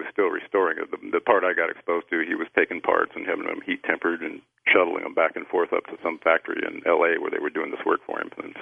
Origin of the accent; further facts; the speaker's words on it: Arkansas, United States; also born or lived in California; Well, I was born in California, and by the time I was three, my folks moved us back to the Midwest, and specifically, we ended up in the northwest corner of Arkansas.